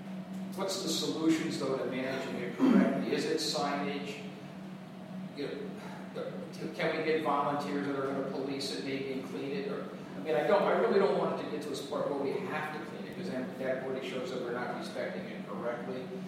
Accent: Leeds, United States; I grew up in Leeds, and I grew up on the Casco Creek. I swam in Marble Rock was my backyard. Slippery Rock was my backyard. The Mill Pond.

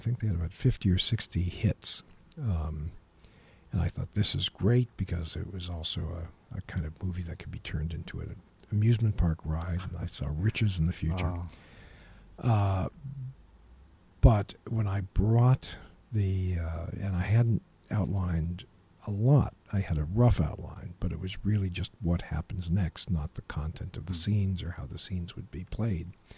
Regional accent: Springfield, Massachusetts, United States; No, I grew up in Springfield. My parents moved to Springfield, Massachusetts in 1947 because of the Springfield Plan, which was the country's first court-mandated integrated school project.

